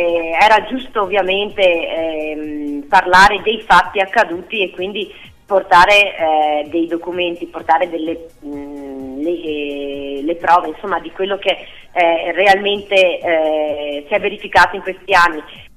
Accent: Tezze sul Brenta, Veneto, Italy; dall'amministrazione del mio paese, da Terzi sul Brenta

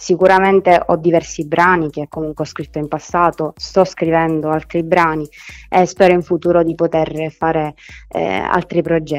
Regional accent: Montemaggiore Belsito, Sicily, Italy; Il mio paese si chiama Montemaggiore Belsito, in provincia di Palermo, ed è comunque un paesino davvero piccolo di 3.000 abitanti ed è circondato da paesaggi bellissimi

